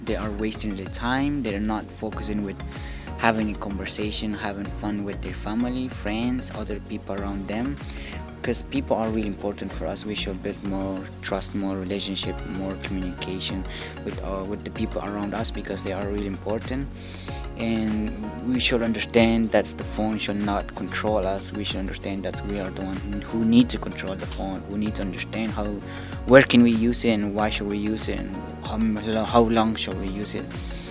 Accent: Guatemala; and I am from Guatemala.

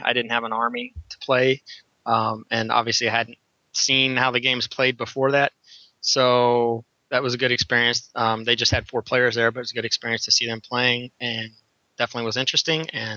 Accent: Missouri, United States; moved away as an adult; now in Chicago, United States; Well, I know Lennon asked about this, so actually I grew up in Missouri and moved to Illinois, to the Chicago area after I graduated college, obviously for work, and I've been here ever since.

